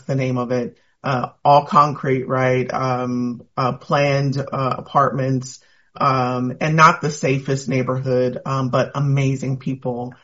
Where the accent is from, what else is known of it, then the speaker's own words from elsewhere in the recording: Pasadena, California, United States; So born and raised in Pasadena, California, to a single mom with one brother and one sister.